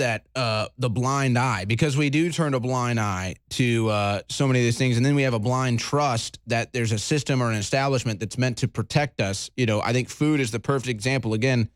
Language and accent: English; St. Louis, Missouri, United States; I'm from St. Louis. This is where Monsanto started.